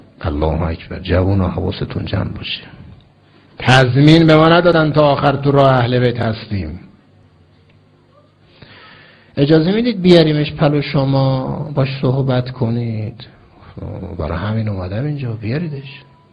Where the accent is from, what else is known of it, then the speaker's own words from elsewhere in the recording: Iran; تو ایرانی هستی، منم ایرانی هستم